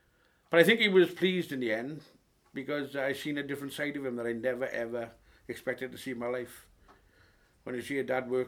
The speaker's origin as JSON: {"language": "English", "town": "Pontefract", "region": "Yorkshire and the Humber", "country": "United Kingdom", "said": "Well, where are you from? I said, Pontefraith."}